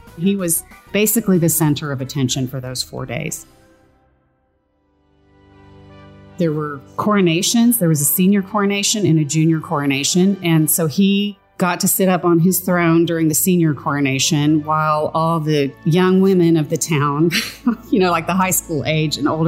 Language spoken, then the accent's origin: English; Cuero, Texas, United States; I was born and raised in Cuero, Texas. It has a population of about 7,000 people, and it was known for its turkey farms.